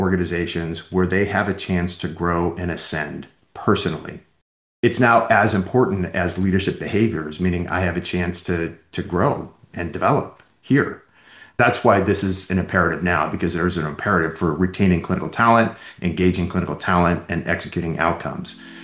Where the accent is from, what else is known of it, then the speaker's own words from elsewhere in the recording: San Diego, California, United States; I'm a family medicine physician, born and raised in San Diego